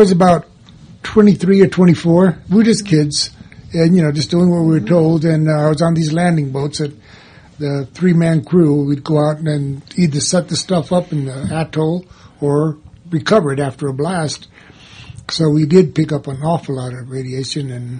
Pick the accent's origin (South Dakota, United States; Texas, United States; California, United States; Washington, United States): California, United States; San Francisco; San Francisco, I'm from San Francisco originally, and they just about refused me at the VA.